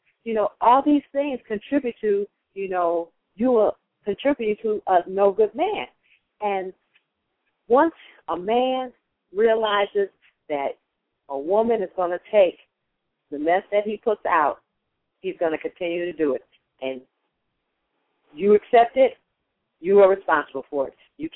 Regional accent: Chicago, Illinois, United States; Well, I'm from the Chicagoland area. I've been here practically all my life.

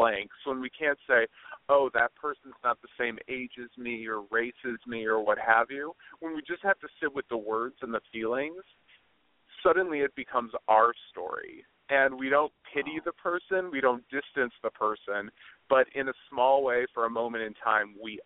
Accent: Wheeling, Illinois, United States; I grew up in Wheeling, Illinois. It's a small suburb about 25 miles outside of Chicago, and like everyone, I moved to L.A. to be an actor

